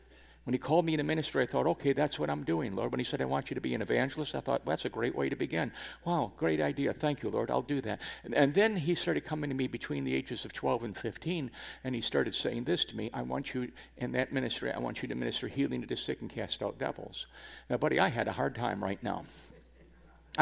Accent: Niagara Falls, New York, United States; I was raised in Niagara Falls.

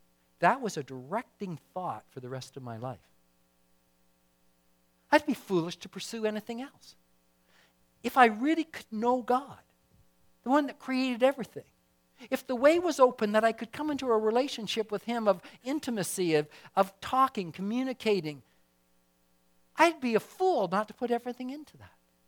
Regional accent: Ontario, Canada; somehow in the conversation it came up that I was from Ontario.

